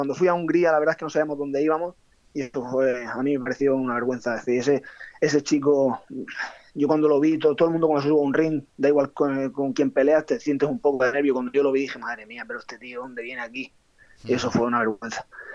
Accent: Almería, Andalusia, Spain; mi sueño es hacerme un nombre en mi tierra. Yo quiero ser primero, poner mi marca en Almería.

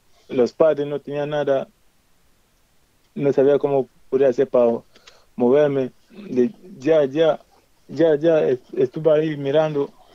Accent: Nigeria; moved away; primero cuando estuve en mi país, cogí el camino como venimos siempre, cogí de Nigeria caminando, y después Níger, Argelia, Marruecos

